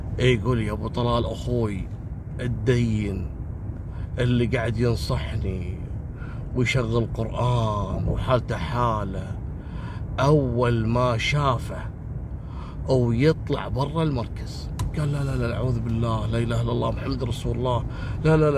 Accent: Syria; now in Qatar; والله انا من سوريا واحنا من ضمن البرنامج وقطر ما قصرت جابتنا تعالجنا

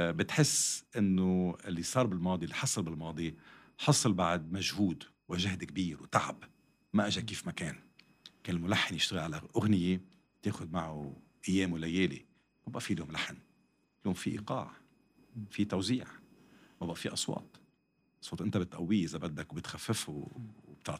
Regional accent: Lebanon; بعتبر نفسي أنا مواطن لبناني على مسافة من الكل. أنا خريج جامعة أمريكية

